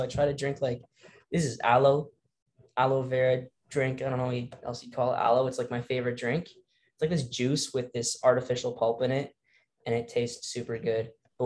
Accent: Ontario, Canada; now in Ottawa, Canada; I'm in the capital right now. Like I'm from Waterloo region, but I'm in Ottawa. I'm in the capital.

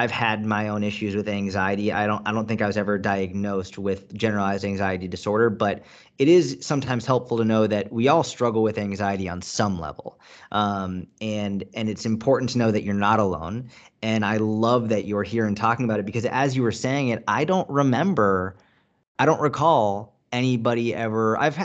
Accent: Massachusetts, United States; We grew up outside of Boston

